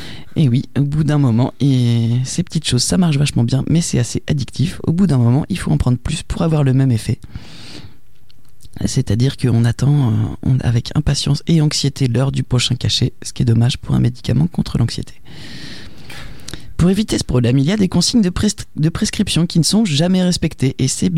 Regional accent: La Rochelle, Nouvelle-Aquitaine, France; Moi, j'ai grandi à La Rochelle, un joli port de l'Atlantique en Charente-Maritime.

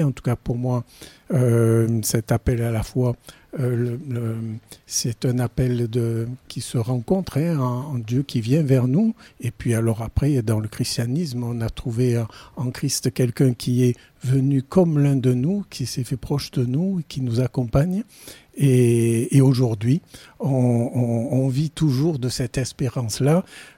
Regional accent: Marseille, Provence-Alpes-Côte d'Azur, France; also born or lived in Aubagne; je suis né à Marseille il y a quelques années maintenant, et j'ai grandi là, sur Marseille et la région marseillaise, sur Aubagne et sur différents quartiers. Donc j'ai commencé autour de Mazargues et puis un petit peu sur La Rose

